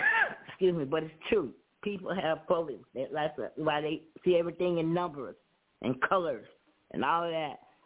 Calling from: Chicago, Illinois, United States; I'm calling from Chicago.

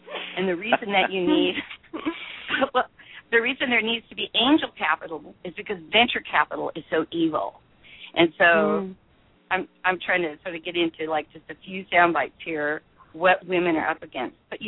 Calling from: Corvallis, Oregon, United States; I'm calling in from Corvallis, Oregon.

